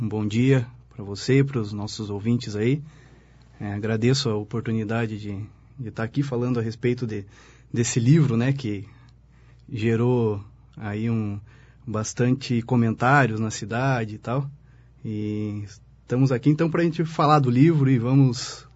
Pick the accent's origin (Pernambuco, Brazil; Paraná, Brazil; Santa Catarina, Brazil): Paraná, Brazil; União da Vitória; Eu nasci aqui, então sou filho da terra aqui, nasci em União da Vitória, aqui no regional, em julho de 82.